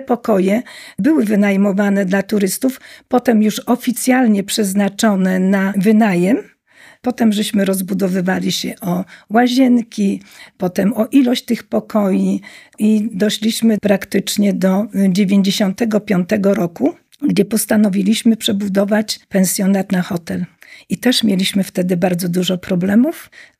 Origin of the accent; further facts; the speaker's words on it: Sobieszewo Island, Pomeranian Voivodeship, Poland; Ja jestem mieszkanką od urodzenia. Ja jestem urodzona na Wyspie Sobieszewskiej. Moi rodzice przybyli do Przegaliny, gdzie mieszkaliśmy.